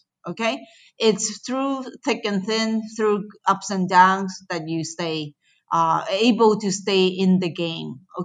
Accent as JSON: {"language": "English", "region": "Florida", "country": "United States", "tie": "born or raised there", "also_born_or_lived": "Hong Kong", "said": "I was born in Hong Kong. At a very young life, I lost my both of my parents, and I had to immigrate to Florida to live with my uncle and aunt"}